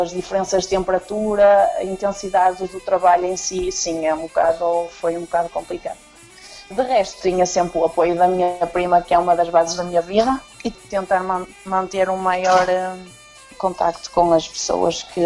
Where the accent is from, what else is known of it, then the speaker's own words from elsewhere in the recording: Portugal; moved away as an adult; saí de Portugal em direção à Inglaterra sem nenhum tipo de proposta. Tinha uma prima em Inglaterra, com quem vivi nos primeiros tempos, em Birmingham, que é a segunda maior cidade de Inglaterra.